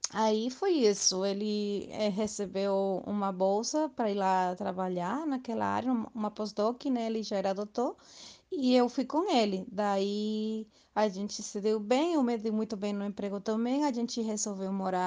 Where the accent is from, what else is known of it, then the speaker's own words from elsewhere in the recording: Seville, Andalusia, Spain; Portuguese is a second language; eu tenho 32 anos, sou de Sevilha e sou formada pela Universidade de Sevilha em Filologia Alemã.